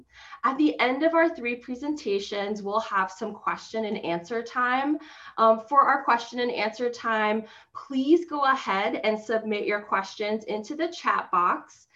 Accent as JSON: {"language": "English", "town": "Portland", "region": "Oregon", "country": "United States", "said": "I'm from Portland, Oregon. I work in downtown Portland."}